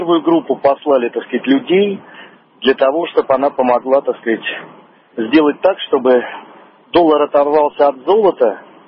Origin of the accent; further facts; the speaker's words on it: Moscow, Russia; я из Москвы.